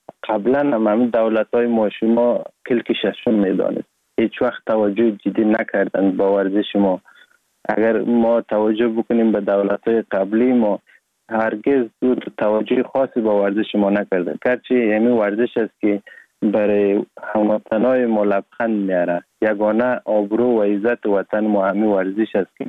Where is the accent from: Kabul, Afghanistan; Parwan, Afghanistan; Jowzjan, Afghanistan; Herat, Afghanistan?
Jowzjan, Afghanistan; Sheberghan; also born or lived in Sar-e Pol; اصلا زاده ولایت سرپل هستم، در ولایت جوزجان کلان شدیم. تحصیلات ما، مکتب ما، همه چیز ما در ولایت جوزجان خواندیم. اصلا کورش هم در دوران طفولیت از اون ولایت جوزجان شروع کردم. ولایت جوزجان شهر شبرغان،